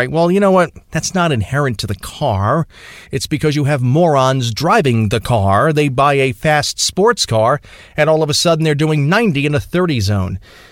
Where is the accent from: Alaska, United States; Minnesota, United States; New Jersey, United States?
New Jersey, United States; the Ford Pinto was constructed only about a mile and a half from where I grew up in New Jersey.